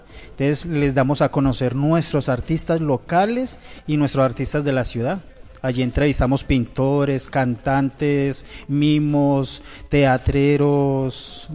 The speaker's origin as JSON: {"language": "Spanish", "region": "Antioquia", "country": "Colombia", "said": "Yo sí soy paisa."}